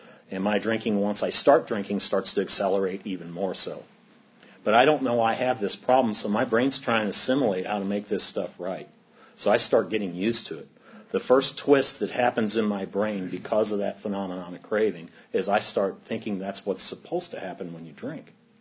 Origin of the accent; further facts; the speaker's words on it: St. Louis, Missouri, United States; I grew up in St. Louis, Missouri. I'm a product of two school teachers